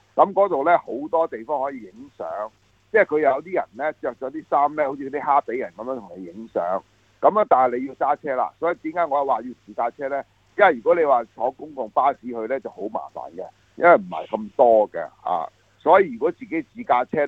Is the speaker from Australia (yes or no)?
yes; Sydney, New South Wales, Australia; 或者我哋澳洲人 雪梨人